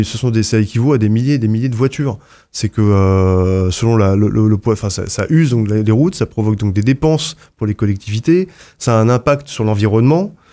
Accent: Brittany, France; Quand on est breton, on se rend compte à quel point il y a beaucoup de camions sur les routes.

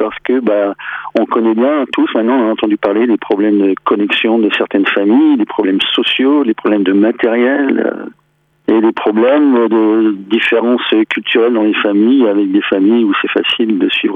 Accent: Nancy, Grand Est, France; moved away as an adult; now in Brittany, France; Je suis un jeune homme de 58 ans. Je suis natif de Lorraine. Je suis né à Nancy, donc, au siècle dernier. Et je suis en Bretagne depuis 40 ans, bientôt 40 ans, par choix.

